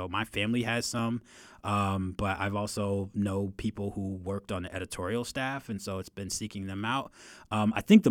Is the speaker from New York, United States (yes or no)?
no; West Palm Beach, Florida, United States; an African-American community newspaper that was produced in my hometown, so of West Palm Beach